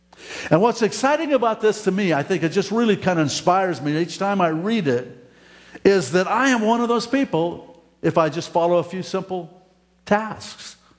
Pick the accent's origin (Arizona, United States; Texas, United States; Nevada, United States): Nevada, United States; Reno; In fact, Gary and Carolyn are going to my hometown here shortly. Not for what it's famous for, but to just go see what's cool about Reno.